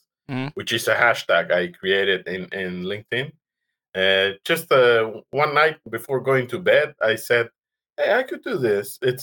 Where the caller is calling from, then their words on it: Buenos Aires, Argentina; I'm in Buenos Aires, in Argentina.